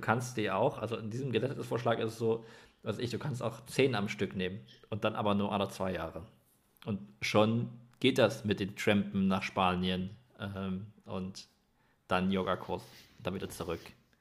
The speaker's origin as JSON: {"language": "German", "region": "Saxony", "country": "Germany", "said": "Ich bin ja Sachse."}